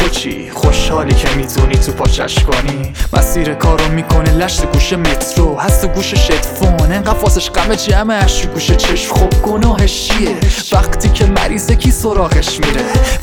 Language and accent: Persian; Iran; به عنوان یه ایرانی معذرت میخوام